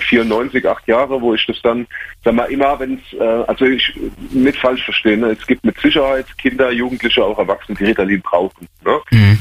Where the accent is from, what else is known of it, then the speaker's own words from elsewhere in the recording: Rhineland-Palatinate, Germany; Ich meine, ich komme aus der Pfalz. Ich glaube, man hört es vielleicht.